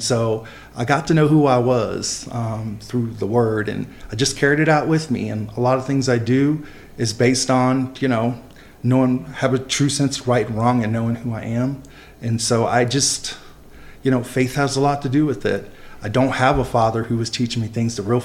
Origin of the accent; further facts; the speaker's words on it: Virginia Beach, Virginia, United States; I think it's important to me because it's the way I grew up in Virginia Beach, because we grew up middle class.